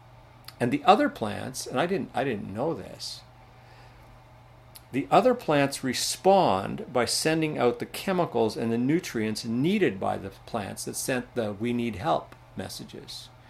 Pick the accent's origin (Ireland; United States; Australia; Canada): Canada; I grew up in the Mennonite community in Canada